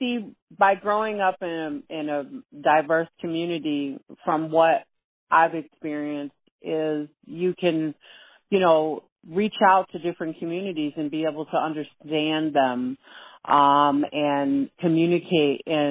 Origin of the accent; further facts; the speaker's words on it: Detroit, Michigan, United States; I grew up in Detroit, Southwest Detroit.